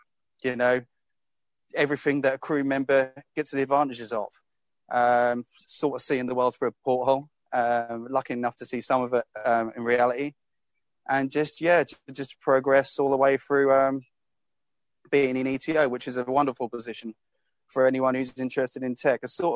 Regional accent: United Kingdom; Obviously, me being a British, probably about 24, 25 at the time, was like, hell yeah, I'm in.

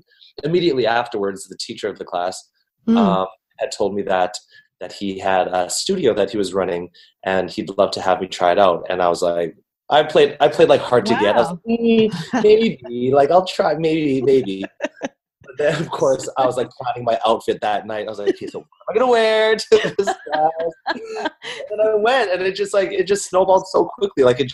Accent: Edmonton, Alberta, Canada; This started back in my hometown, Edmonton, Alberta.

